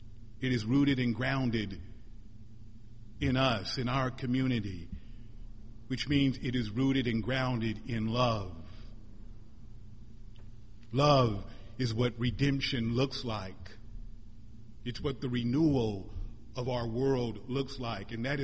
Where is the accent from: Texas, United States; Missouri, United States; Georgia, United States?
Missouri, United States; what's going on in my home state, Missouri, and in Alabama about abortion